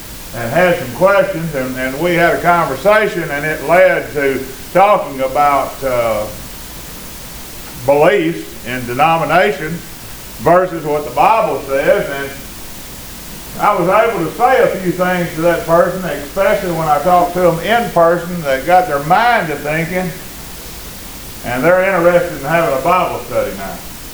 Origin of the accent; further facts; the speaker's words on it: Tennessee, United States; I said, I'm not from Texas at all. I'm Tennessee.